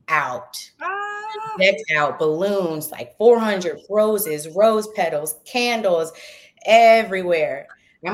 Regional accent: Philadelphia, Pennsylvania, United States; also born or lived in Georgia; So I'm from Philadelphia, but I moved to Georgia for college and was there for about 8 years of my life.

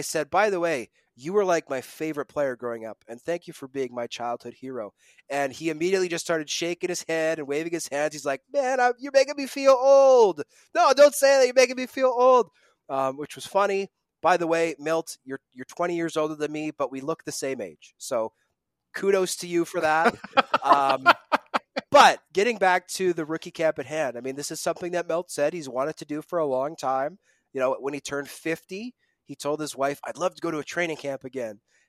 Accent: Winnipeg, Manitoba, Canada; and I grew up in Winnipeg

